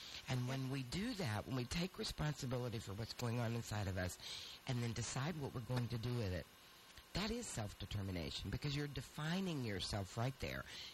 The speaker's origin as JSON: {"language": "English", "region": "Appalachia", "country": "United States", "tie": "born or raised there", "said": "it's like growing up in Appalachia. There's mom-and-pop stores, and then there's the big box stores."}